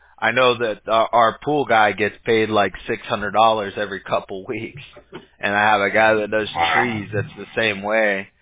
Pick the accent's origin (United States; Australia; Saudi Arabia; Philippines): United States; California; I've been a Laker fan all my life. I grew up in Southern California, so.